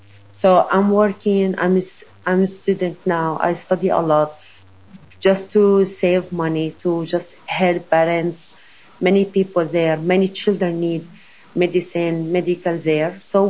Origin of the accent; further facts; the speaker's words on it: Syria; English is a second language; moved away as an adult; also born or lived in Lebanon / Jordan; now in Canada; I'm from Syria. I came to Canada in December 2015. I came from Jordan, not Syria, because I left Syria end of December 2013. Then I moved to Lebanon. Then I went to Jordan.